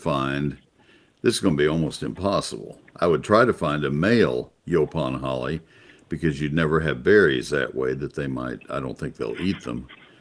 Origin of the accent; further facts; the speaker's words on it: College Station, Texas, United States; that plant is so well adapted to Brazos County. I grew up in College Station